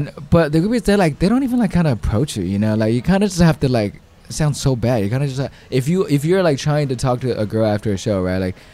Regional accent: United States; also born or lived in China; growing up in the States, I wasn't really attracted to like Asian girls.

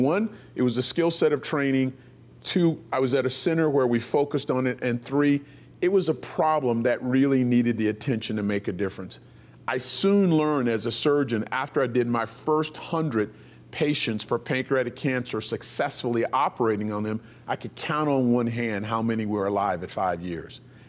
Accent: Demopolis, Alabama, United States; born there; So I was born in Demopolis, Alabama. It's in a small town in the Black Belt of Alabama, a rural farming area where my parents were educators.

